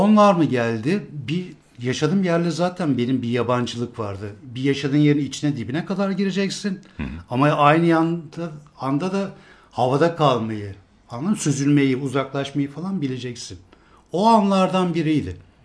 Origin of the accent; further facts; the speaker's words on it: İzmir, Turkey; Biliyorsun ben İzmirliyim.